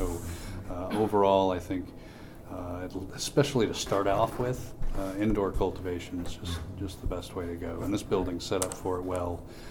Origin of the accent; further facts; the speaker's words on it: Fayette, United States; I'm from Fayette.